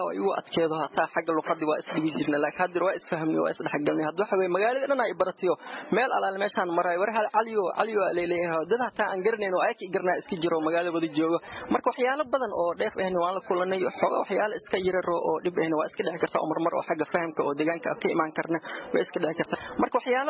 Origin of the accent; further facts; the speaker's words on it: Mogadishu, Banaadir, Somalia; walaal magacaygu waa … walaale aniga horta waxaan ka imid magaalada muqdisho 1998